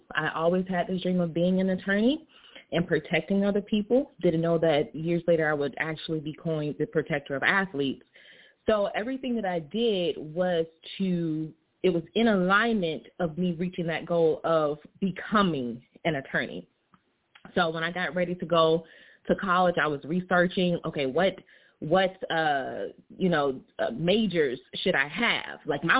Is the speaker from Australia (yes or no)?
no; Gainesville, Florida, United States; Where I grew up in Gainesville, Florida, I've witnessed.